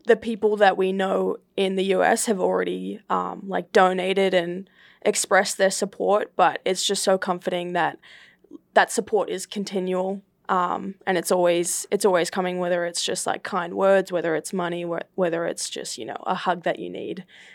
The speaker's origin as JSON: {"language": "English", "country": "Australia", "lives_now": "United States", "said": "head coach at, Towson, we're all Australian. So obviously like this crisis is like dear to our hearts."}